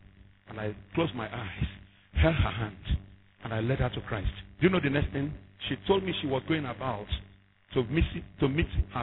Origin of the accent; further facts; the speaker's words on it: Anambra, Nigeria; I am not from Delta State, I'm from Anambra State.